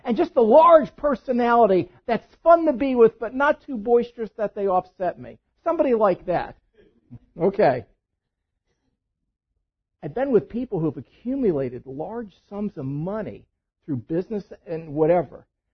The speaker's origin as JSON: {"language": "English", "region": "East Coast", "country": "United States", "said": "man, I'm from the East Coast. This looks like a mafia hit on me."}